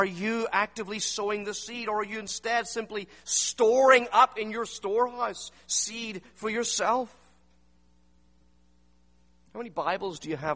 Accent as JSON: {"language": "English", "region": "Northern Ireland", "country": "United Kingdom", "said": "Now, you guys know I come from Northern Ireland, and we have a lot of sheep in Northern Ireland."}